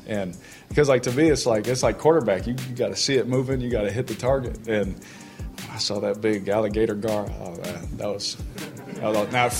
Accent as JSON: {"language": "English", "region": "California", "country": "United States", "also_born_or_lived": "Houston", "said": "bro, like I'm from California. You know, I was in Houston, but I didn't do this, you know."}